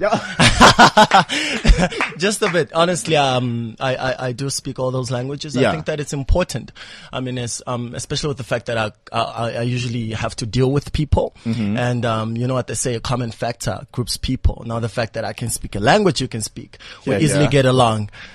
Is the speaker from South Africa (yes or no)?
yes; South Africa; also born or lived in Angola; I grew up here in South Africa, fortunately.